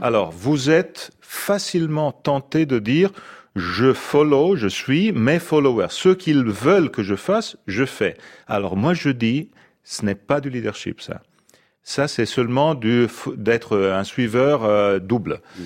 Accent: Italy; French is a second language; Je ne suis pas français, je suis italien.

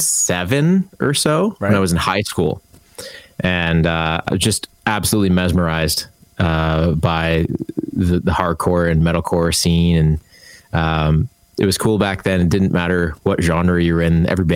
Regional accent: Markham, Ontario, Canada; now in Toronto, Canada; And I grew up actually in the suburbs of Markham.

